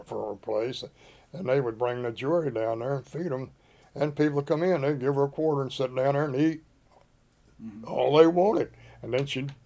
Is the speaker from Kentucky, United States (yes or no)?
yes; Whitesburg, Kentucky, United States; You're talking about growing up in Kentucky there when we were young, real young, 8, 10, 12, 15, 16. My dad was barbering and as a county seat in Whitesburg of Letcher County.